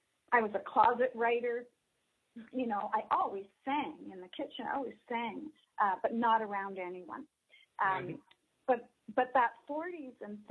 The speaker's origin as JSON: {"language": "English", "town": "Thunder Bay", "region": "Ontario", "country": "Canada", "tie": "born or raised there", "said": "I tell many stories from my growing up in Thunder Bay."}